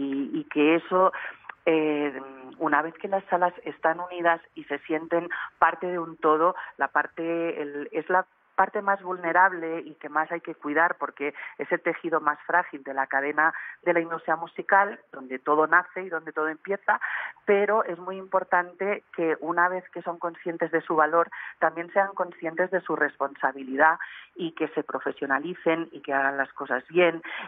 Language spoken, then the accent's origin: Spanish; Barcelona, Catalonia, Spain; En España se habla mucho, sobre todo en Barcelona, que es de donde yo vengo